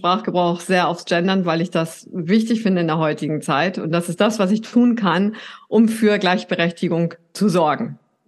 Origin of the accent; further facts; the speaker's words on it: Northern Germany, Germany; moved away as an adult; now in Vienna, Austria; Also ich bin norddeutsch. Vielleicht haben deine ZuhörerInnen und deine ZuschauerInnen das schon gehört. Ich komme aus Norddeutschland ursprünglich und lebe aber in Wien. Bin hier für einen Job nach Wien gezogen